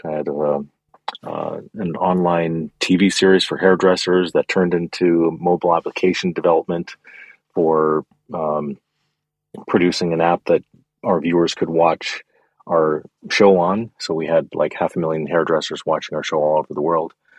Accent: Canada; Yeah, I grew up in Canada.

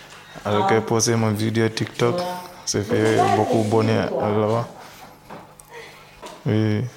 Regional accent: Gambia; Je viens de la Gambie comme ça.

